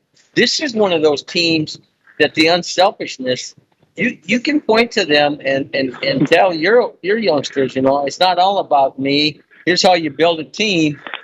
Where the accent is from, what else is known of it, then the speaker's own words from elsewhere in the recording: Iowa, United States; even though I grew up in Iowa, and then I went to work for the Cubs organization